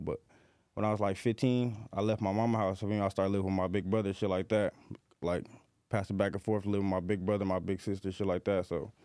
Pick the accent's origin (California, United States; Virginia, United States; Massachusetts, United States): California, United States; Reno Valley; I'm from Reno Valley, California. It's like 45 minutes an hour from LA.